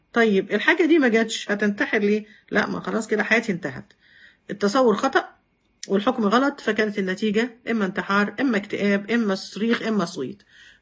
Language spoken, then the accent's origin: Arabic; Egypt; اتكلم عن مستوى بلادنا مصر